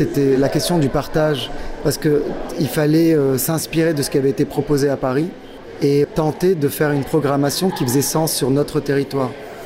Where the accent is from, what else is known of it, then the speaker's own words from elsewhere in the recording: Dakar, Senegal; born there; je suis né à Dakar.